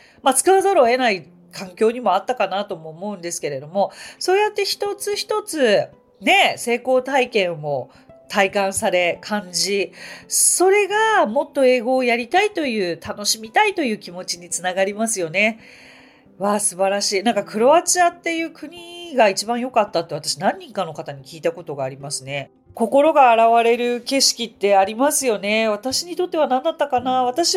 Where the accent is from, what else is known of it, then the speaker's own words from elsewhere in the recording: Tokyo, Japan; 私ものすごい都会育ちなんですね。東京のど真ん中で生まれ育ちまして、で、まあ生まれ育ったのがそこだからそれが当たり前の環境だと思って16年生きてたわけですけれども